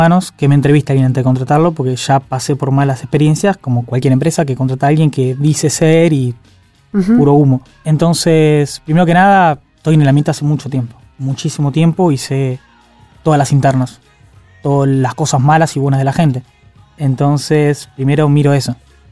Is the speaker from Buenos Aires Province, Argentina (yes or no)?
yes; La Plata, Buenos Aires Province, Argentina; Sí, yo soy de La Plata.